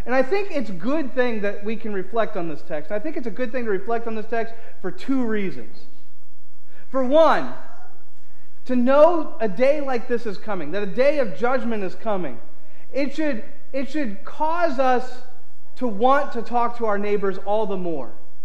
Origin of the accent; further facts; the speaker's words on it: Missouri, United States; Now, I grew up in Missouri, and we have kind of the hills and the rocky shorelines and all that kind of fun and exciting stuff.